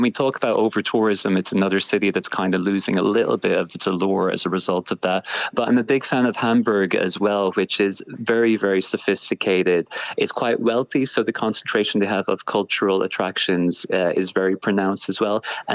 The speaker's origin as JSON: {"language": "English", "town": "Galway", "region": "Connacht", "country": "Ireland", "said": "I'm from Galway myself. I think that's really vibrant culturally."}